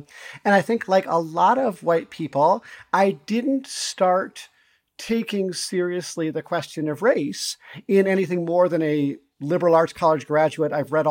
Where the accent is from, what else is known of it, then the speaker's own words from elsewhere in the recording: Montana, United States; I grew up in Montana, primarily in a predominantly pretty white place